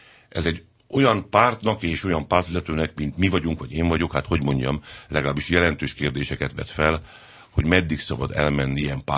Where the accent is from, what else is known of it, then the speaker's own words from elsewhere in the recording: Pápa, Veszprém County, Hungary; Én pápai vagyok.